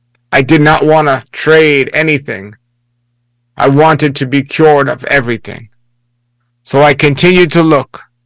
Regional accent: Brooklyn, New York, United States; I grew up in New York City, well, actually Brooklyn, New York, and I was, without understanding anything to do with organized religion, an atheist.

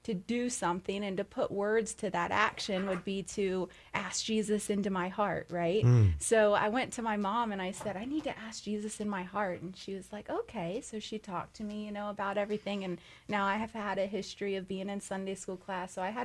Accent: Fort Pierce, Florida, United States; So I was born and raised in Fort Pierce, Florida.

